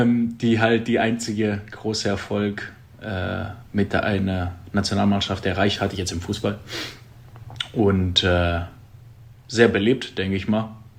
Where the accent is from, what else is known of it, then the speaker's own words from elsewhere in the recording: Drama, Eastern Macedonia and Thrace, Greece; Das ist aber kein Drama, es ist echt eine sehr schöne Stadt. das ist in der Nähe von Thessaloniki.